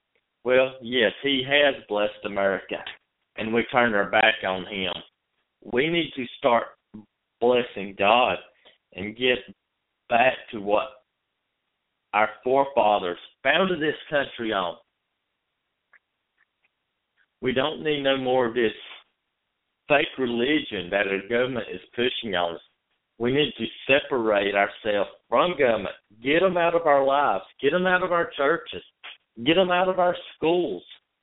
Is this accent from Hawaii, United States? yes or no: no; North Carolina, United States; But my home state of North Carolina has made common law marriage illegal.